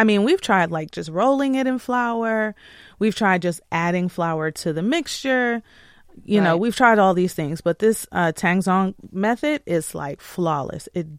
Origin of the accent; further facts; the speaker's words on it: Michigan, United States; I grew up in Michigan and we have like the largest Middle Eastern population.